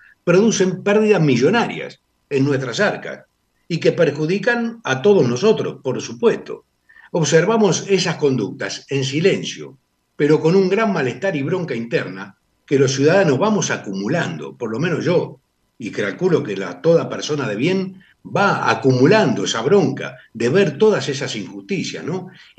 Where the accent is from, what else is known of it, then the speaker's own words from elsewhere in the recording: Argentina; yo, como ciudadano argentino, me termino también irritando